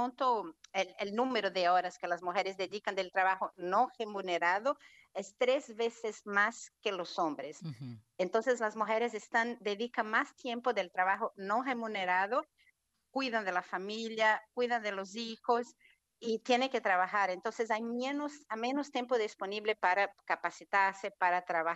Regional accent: Brazil; now in Argentina; No, estoy en Argentina, pero soy brasileña.

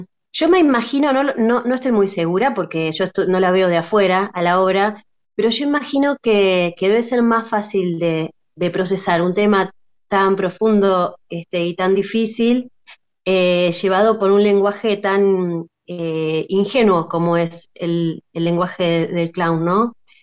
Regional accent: La Plata, Buenos Aires Province, Argentina; yo soy de La Plata

